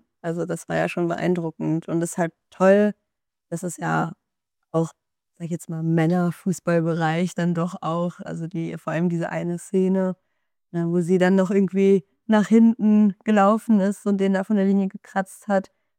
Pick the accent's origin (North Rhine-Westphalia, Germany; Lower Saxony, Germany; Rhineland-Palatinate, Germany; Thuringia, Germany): North Rhine-Westphalia, Germany; Krefeld; Also ich komme ja ursprünglich aus NRW, bin in Krefeld aufgewachsen